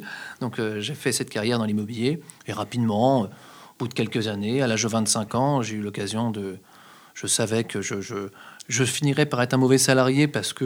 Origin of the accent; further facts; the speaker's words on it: Normandy, France; Je suis de Normandie. Hein. J'habite à une centaine de kilomètres du Havre. Je viens d'un endroit dans pleine campagne.